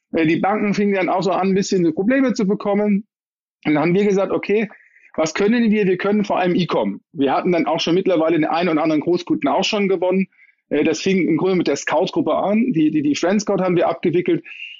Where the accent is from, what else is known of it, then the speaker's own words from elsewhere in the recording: Heidelberg, Baden-Württemberg, Germany; als typischer Heidelberger habe ich Volkswirtschaftslehre studiert